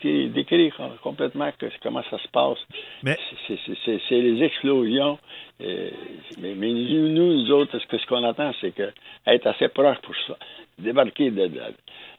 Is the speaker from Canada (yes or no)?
yes; Trois-Rivières, Quebec, Canada; Oh oui, je suis de Trois-Rivières, moi. J'ai été né ici à Trois-Rivières, puis j'ai 5 garçons. J'étais issu d'une famille de 16 enfants.